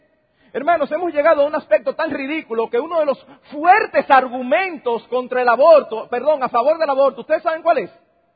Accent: Dominican Republic; Nosotros aquí mismo, como dominicanos, hemos cosechado las consecuencias económicas

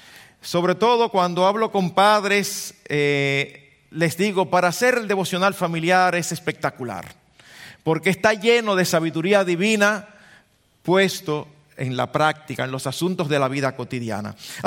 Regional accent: Dominican Republic; como los dominicanos decimos, un típico boche

